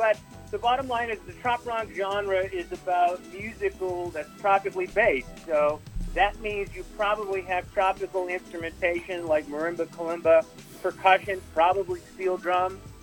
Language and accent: English; Boston, Massachusetts, United States; also born or lived in Pittsburgh; now in Florida, United States; And I've been down in Florida full time for about 3.5 years now. But I'm originally from Boston, but I was in Pittsburgh for many years.